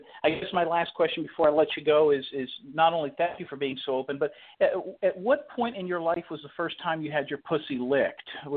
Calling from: Florida, United States; I'm calling from South Florida

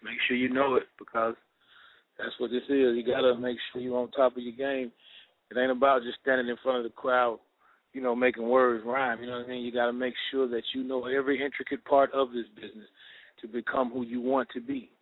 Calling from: Atlanta, Georgia, United States; I'm in front of Stankonia Studios. I'm in Atlanta. I'm at work.

